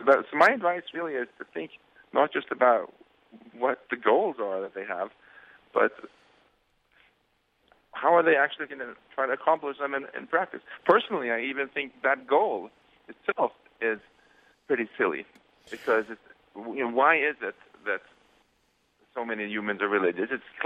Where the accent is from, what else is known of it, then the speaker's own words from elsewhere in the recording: Sweden; You know, I grew up in Sweden, as you mentioned, and even though I didn't like the icy climate very much